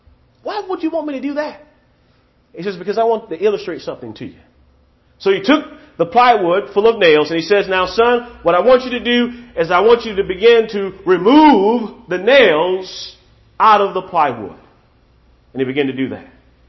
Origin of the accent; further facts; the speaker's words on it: South Carolina, United States; I'm from South Carolina. I know how to count.